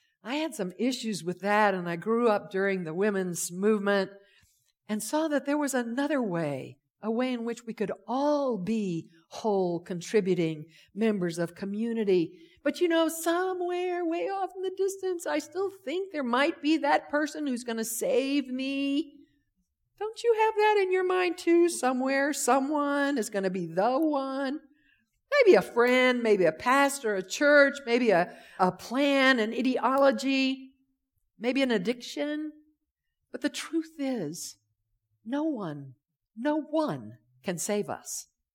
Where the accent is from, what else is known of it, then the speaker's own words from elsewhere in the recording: Deep South, United States; as a child growing up in the Deep South, I was born and bred to wait for the man who was going to save me